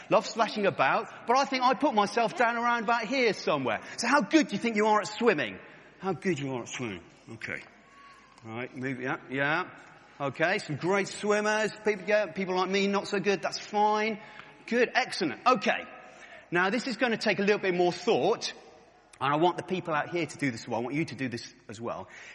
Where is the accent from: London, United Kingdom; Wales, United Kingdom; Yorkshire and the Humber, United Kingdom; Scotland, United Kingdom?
Wales, United Kingdom; I'm a Welshman.